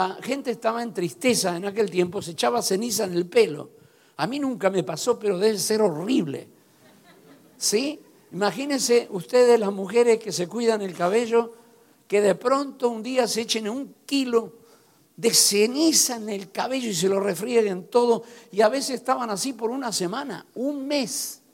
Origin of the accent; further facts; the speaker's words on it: Argentina; moved away as an adult; Recuerdo que a los 28 años salí de Argentina